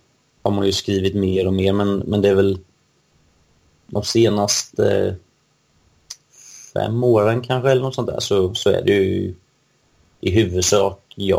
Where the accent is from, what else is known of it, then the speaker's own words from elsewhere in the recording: Eksjö, Jönköping County, Sweden; Vi är från Eksjö då. Så det är, ja, både Vetlanda och Nässjö är nära.